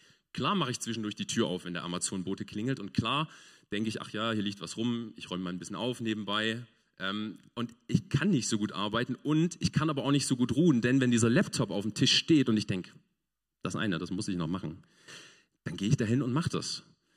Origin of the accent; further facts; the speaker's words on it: Hartmannsdorf, Germany; Wenn ich zurückkomme nach Hartmannsdorf, wo ich aufgewachsen bin, kennt kein Mensch mich, weil ich bin seit langer Zeit weggezogen